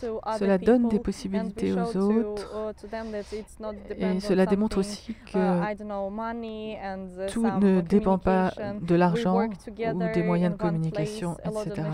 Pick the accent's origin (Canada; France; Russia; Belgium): Russia; Moscow; French is a second language; je participe au chantier solidaire. Je viens de Moscou, en Russie, j'ai 17 ans.